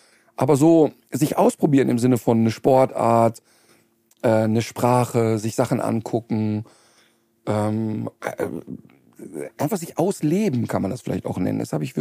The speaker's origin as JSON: {"language": "German", "region": "North Rhine-Westphalia", "country": "Germany", "tie": "born or raised there", "said": "Ich bin als Kind im Ruhrpott, gab es so 20-stöckige Hochhäuser."}